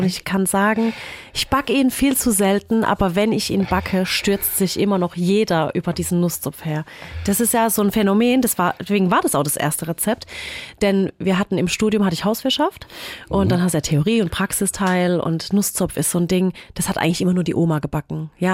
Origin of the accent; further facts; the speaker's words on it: Waghäusel, Baden-Württemberg, Germany; accent: Badisch; ich schwätze richtig badisch. Okay. Also ich bin schon waschechte Waghäuslerin.